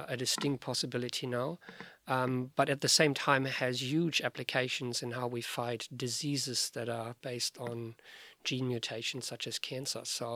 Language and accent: English; Germany; English is a second language; Yeah, look, I'm German and we tend to over-engineer the world.